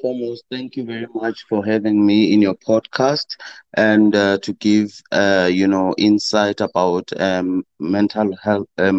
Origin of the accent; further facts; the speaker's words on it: Soweto, Gauteng, South Africa; now in Angola; I was born and bred in Soweto. And yeah, I studied medicine in Cuba and I'm currently working in Angola